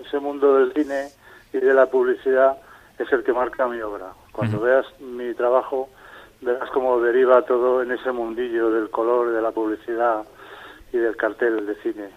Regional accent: Madrid, Community of Madrid, Spain; now in Segovia, Spain; No, soy madrileño, lo que pasa es que vivo en Segovia actualmente.

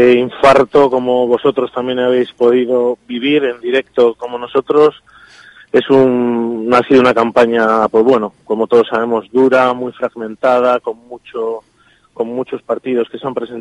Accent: Laredo, Cantabria, Spain; al final todos somos de Laredo

